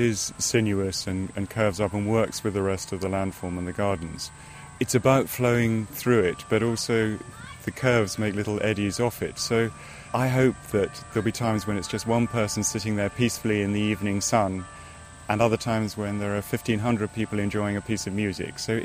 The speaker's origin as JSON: {"language": "English", "country": "Malaysia", "tie": "born or raised there", "said": "Strangely enough, I grew up in Malaysia, where orchids and ferns grow out of tree trunks and out of vertical faces."}